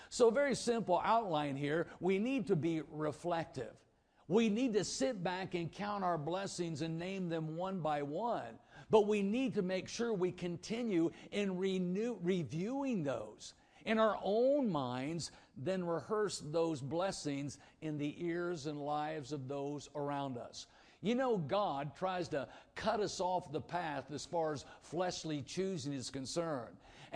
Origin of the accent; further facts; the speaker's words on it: Dunkirk, Indiana, United States; Now, I came from Dunkirk, Indiana, people. It's amazing I got through high school. I think the only reason they let me graduate from Dunkirk High School.